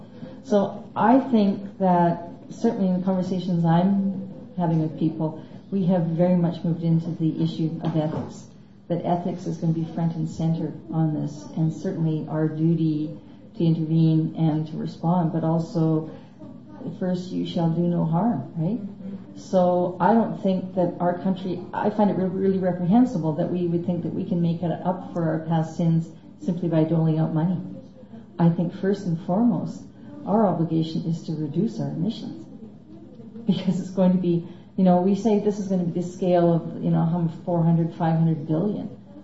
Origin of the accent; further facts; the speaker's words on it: Alberta, Canada; I can say that clearly because I come from Alberta, so I'm suffering that fate both federally and provincially